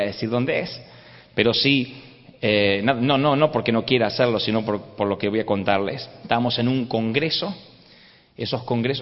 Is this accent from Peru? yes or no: no; Argentina; yo vengo de la República Argentina, viajo desde la Argentina